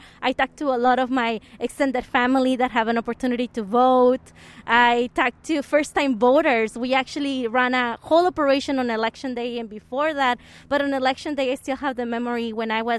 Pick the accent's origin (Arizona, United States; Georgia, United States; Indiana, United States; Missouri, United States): Arizona, United States; And maybe because I grew up in Arizona and Arizona is home